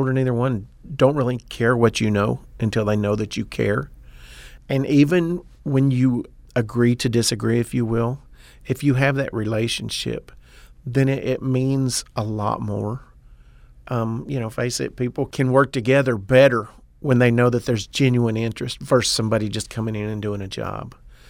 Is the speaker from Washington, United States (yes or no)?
no; Wichita Falls, Texas, United States; now in Alaska, United States; I am from Wichita Falls, Texas, born and raised in Texas, did 8 years in the Marine Corps, and moved to Alaska 2 years ago.